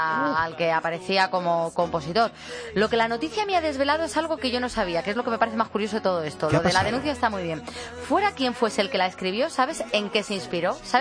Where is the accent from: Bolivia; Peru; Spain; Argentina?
Spain; Madrid, Community of Madrid; que soy de Madrid.